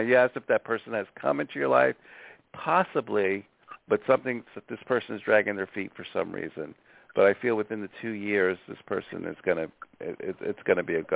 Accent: Oceanside, New York, United States; born there; So, yeah, I was born in the Oceanside area, Allen Park, Nassau County. That's where I was born.

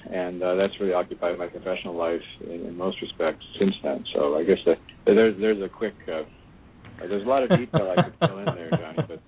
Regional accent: Wyoming, United States; I was born in Wyoming. But I was born and grew up in the West and had a fairly typical, at least on the surface, kind of middle-class upbringing.

